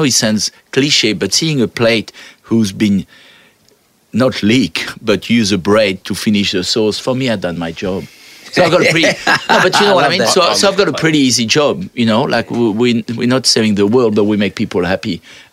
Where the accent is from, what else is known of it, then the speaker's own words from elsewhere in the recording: France; now in Australia; I come from France.